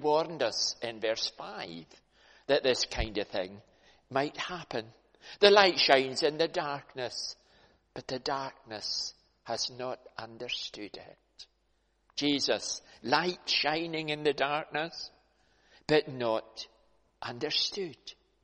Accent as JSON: {"language": "English", "region": "Scotland", "country": "United Kingdom", "said": "But most of us are not Jewish by race. But we're Scottish, most of us, I expect, here in church today."}